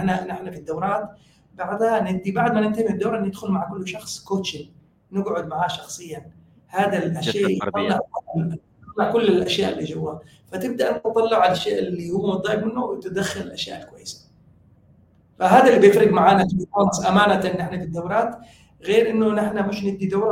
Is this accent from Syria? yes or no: yes; Syria; يعني أنا سوري